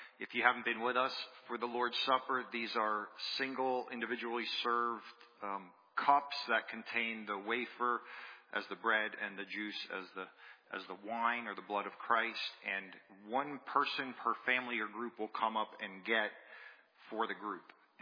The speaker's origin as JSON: {"language": "English", "region": "Florida", "country": "United States", "tie": "born or raised there", "said": "So as you know, I grew up in South Florida, which is city, flat."}